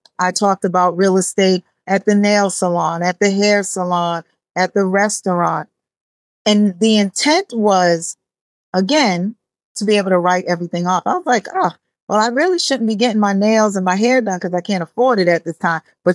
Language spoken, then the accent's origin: English; Boston, Massachusetts, United States; So I grew up in Boston, and I grew up in a home with my mom, my grandparents, my uncle.